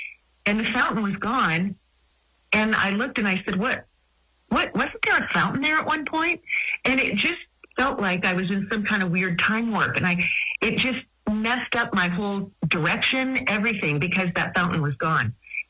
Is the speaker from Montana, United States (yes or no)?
yes; Miles City, Montana, United States; And even though I grew up in Miles City, I could not tell you the names of the streets I rode down.